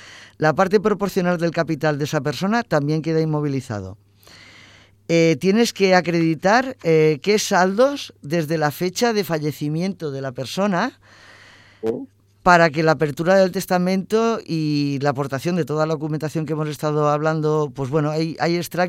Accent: Barcelona, Catalonia, Spain; como somos de aquí de Barcelona, sería la Generalitat de Cataluña.

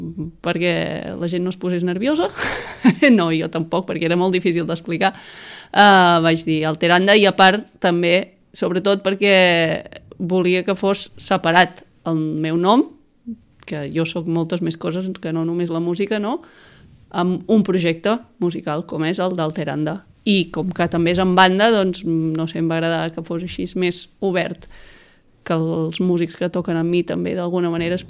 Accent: Fornells, Catalonia, Spain; born there; la casa de quan vaig néixer, diguéssim, és a Fornells, i la casa de la meva mare és a Fornells

